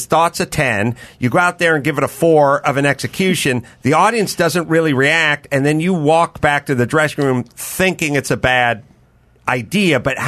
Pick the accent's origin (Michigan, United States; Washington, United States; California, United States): California, United States; So that's where I come from. I come from a vacuum of comedy. Because these people talking about growing up in New York and the scene and everything. Yeah. The Valley, there is no place that has this many human beings living and zero comedy places.